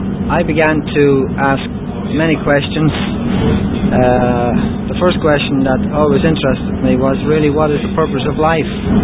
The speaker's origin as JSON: {"language": "English", "town": "Dublin", "region": "Leinster", "country": "Ireland", "said": "I come from Dublin in Ireland, and my age is 33"}